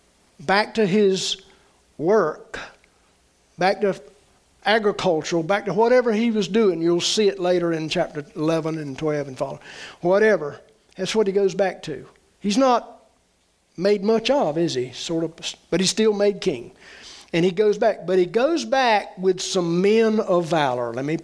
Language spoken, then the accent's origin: English; the South, United States; I know, I'm a Southerner, okay? Here's the flow of the South.